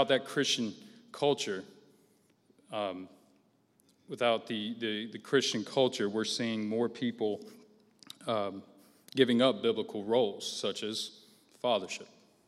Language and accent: English; Florida, United States; Now, you know, I'm from Florida, right?